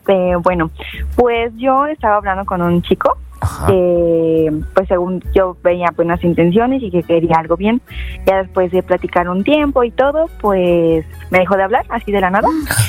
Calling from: Mexico City, Mexico; De la Ciudad de México.

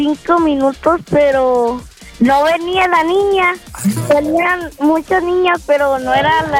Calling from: Guadalajara, Jalisco, Mexico; De Guadalajara.

